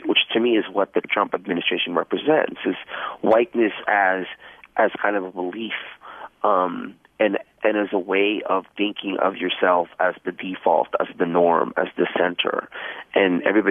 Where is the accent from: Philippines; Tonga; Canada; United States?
Philippines; I don't know, I'm Filipino.